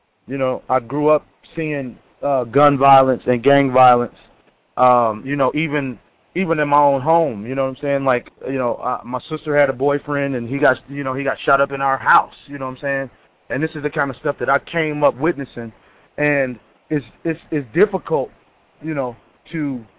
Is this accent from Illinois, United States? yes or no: yes; Chicago, Illinois, United States; some of the violence that's happening in my hometown, in Chicago.